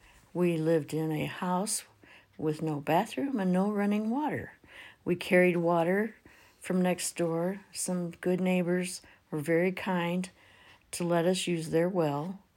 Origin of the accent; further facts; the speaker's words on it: Michigan, United States; also born or lived in West Virginia; I was born in West Virginia, and there was no work there. My father had worked in the mines some and in a store, and so we moved to Michigan.